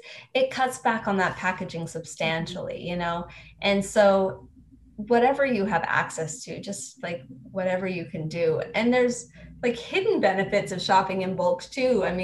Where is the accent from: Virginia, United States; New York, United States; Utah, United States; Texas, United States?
Utah, United States; I mean, I grew up in Utah County, might jump to conclusions.